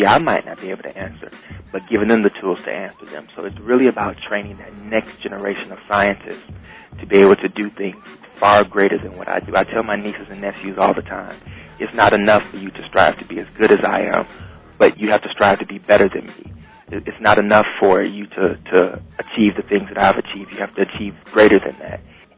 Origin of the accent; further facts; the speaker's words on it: Muskegon Heights, Michigan, United States; they would be surprised when they found out that I was from Muskegon Heights. But for me, success in Muskegon Heights was never a surprise.